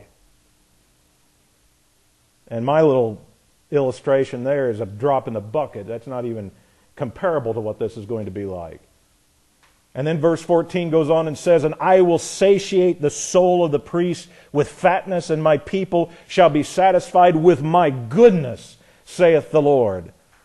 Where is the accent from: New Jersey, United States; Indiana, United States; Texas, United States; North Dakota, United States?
Indiana, United States; Frankfort; Well, the guy who heard that was a guy from my hometown in Frankfort, Indiana